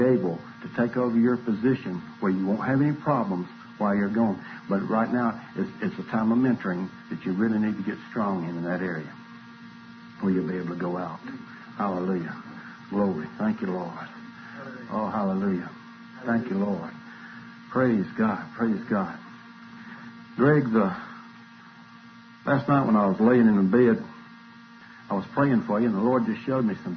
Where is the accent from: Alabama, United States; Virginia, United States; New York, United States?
Alabama, United States; born there; I was born in Alabama, and I repented.